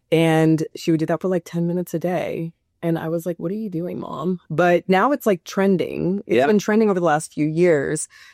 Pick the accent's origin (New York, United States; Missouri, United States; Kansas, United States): New York, United States; Tarrytown; Well, I actually grew up in New York.